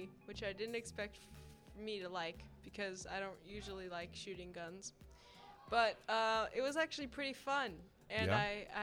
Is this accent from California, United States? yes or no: no; Reno, Nevada, United States; I am from Reno, Nevada.